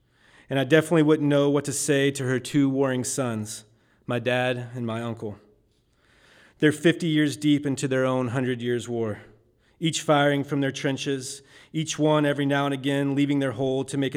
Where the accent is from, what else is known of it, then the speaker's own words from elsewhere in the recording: Kentucky, United States; also born or lived in South Dakota / Idaho / Indiana / Wyoming; I'm from Kentucky, but have called South Dakota and Idaho and Indiana and Wyoming and Oregon and New Hampshire and Massachusetts and Connecticut and Alaska home.